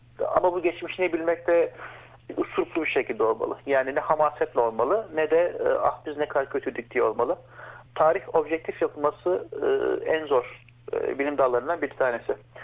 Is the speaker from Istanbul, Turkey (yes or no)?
yes; Istanbul, Turkey; born there; moved away as an adult; also born or lived in Netherlands; İstanbul'da doğdum 1979 senesinde. Avustralya maceram 2011 yılında başladı. 2006'dan beri Hollanda'da yaşıyordum.